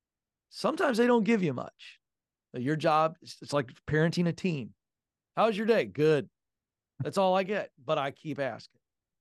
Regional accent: the South, United States; I'm from the South. We say hi to everybody.

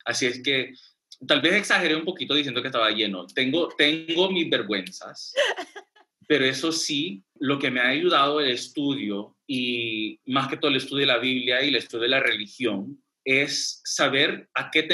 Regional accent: Long Beach, California, United States; born there; Soy nacido en Long Beach, en California, pero mis papás son salvadoreños.

